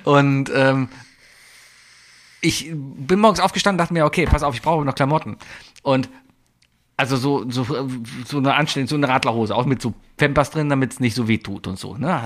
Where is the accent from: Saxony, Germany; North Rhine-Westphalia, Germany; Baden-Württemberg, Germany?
North Rhine-Westphalia, Germany; Cologne; bin ich dann schön, als Kölner